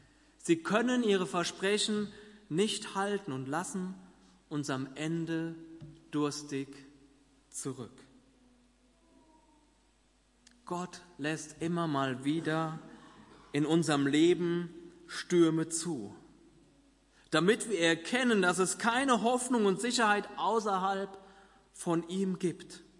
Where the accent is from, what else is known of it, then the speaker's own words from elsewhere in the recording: North Rhine-Westphalia, Germany; Wie schon gesagt, komme ich ja aus dem Siegerland. Und es ist einer der waldreichsten Kreisgebiete in ganz Deutschland.